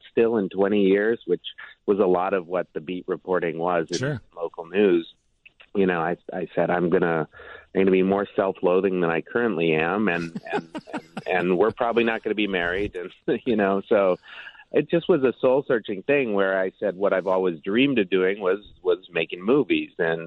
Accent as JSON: {"language": "English", "town": "Neenah", "region": "Wisconsin", "country": "United States", "said": "I'm not. I'm from Neenah, Wisconsin."}